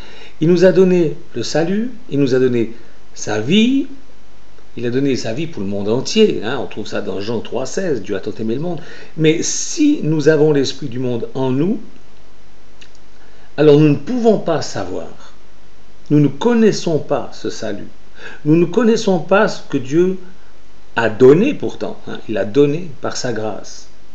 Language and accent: French; Switzerland; pas moi parce que je suis suisse, mais vous, les Français, là, vous allez aller voter.